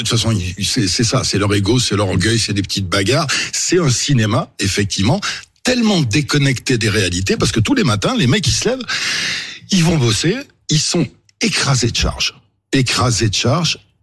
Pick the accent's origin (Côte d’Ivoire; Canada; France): France; Nouvelle-Aquitaine; born there; Français de souche, c'est français de souche, c'est moi. Je suis né en Corrèze.